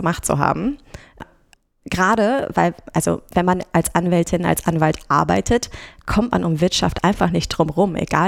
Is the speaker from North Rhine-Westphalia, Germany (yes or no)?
yes; North Rhine-Westphalia, Germany; Meine Heimat ist auch in Nordrhein-Westfalen, und anderthalb Stunden entfernt von der Heimat klang nach einer guten Distanz.